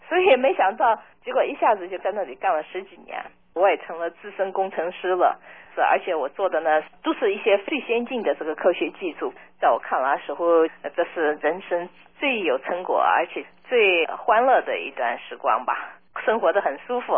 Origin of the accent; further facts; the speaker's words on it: Hefei, Anhui, China; moved away as an adult; also born or lived in Shanghai; now in United States; 我是1962年出生的，生长在上海，长到6岁到安徽合肥上学，还在初中的时候刚好高考制度恢复嘛，我在78年的时候呢跳级考的是合肥第3名